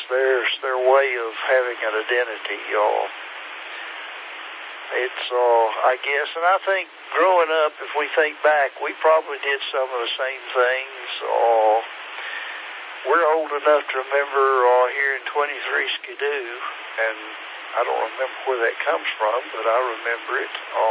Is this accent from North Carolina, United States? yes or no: yes; Statesville, North Carolina, United States; now in Asheville, United States; I grew up in Statesville. You know where that's at. And we used to call that the foothills. When I went to college in Raleigh, I was amazed at how many of the people down there thought that I came from the mountains.